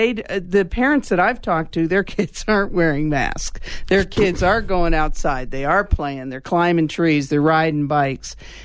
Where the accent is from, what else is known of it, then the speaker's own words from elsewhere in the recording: Panama; Yeah, I grew up in Panama during the riots, and we had to lay down on the seats of the bus.